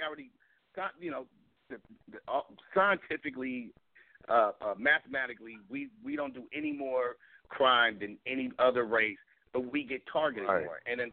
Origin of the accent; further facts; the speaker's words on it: United States; Fuck it. I'm American, bro. What the fuck? I was born here.